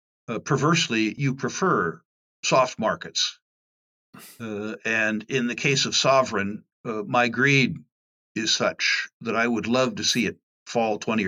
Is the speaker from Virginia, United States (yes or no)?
no; California, United States; I was brought up in Silicon Valley, and I've been attracted to technology